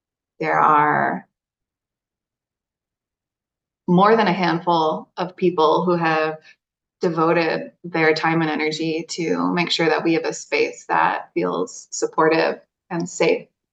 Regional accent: Connecticut, United States; now in Costa Rica; because I live in Costa Rica. So hello from Costa Rica. And I grew up in Connecticut.

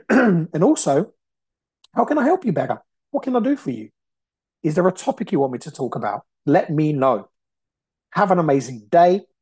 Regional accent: Brazil; I came from nothing. Nothing. I grew up in Brazil. I came from nothing.

